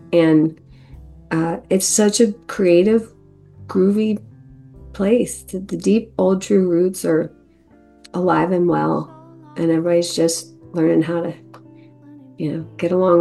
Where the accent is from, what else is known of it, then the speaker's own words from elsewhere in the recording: Houston, Texas, United States; I mean, when I grew up in Houston, I never saw any elevation at all.